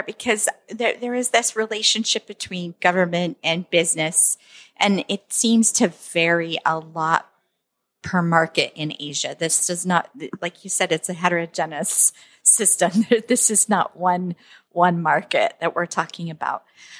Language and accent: English; United States; This is interesting to me because as an American, and the American system of banking, we have the bigger banks